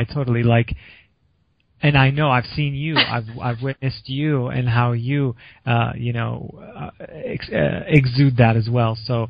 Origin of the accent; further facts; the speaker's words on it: Indiana, United States; I know, because I grew up in Indiana, so I know, like, it's, you know, it's not always sunny